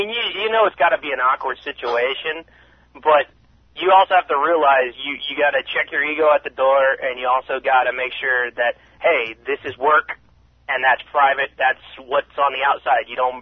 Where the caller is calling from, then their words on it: California, United States; I'm calling from California.